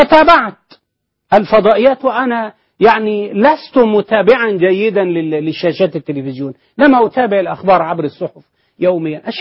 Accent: Egypt; أنا مسلم مصري عربي أعتز بإسلامي ومصريتي وعروبتي

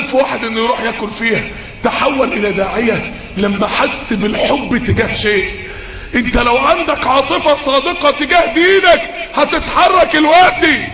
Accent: Mansoura, Dakahlia, Egypt; اللي بيعتبر الوقت عالميين عندنا في المنصورة

